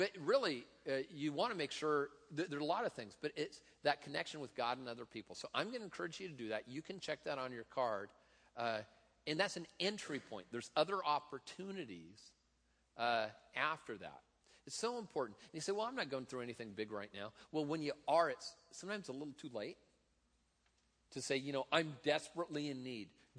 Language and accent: English; Tacoma, Washington, United States; I am from Tacoma, just that sort of my culture I come from.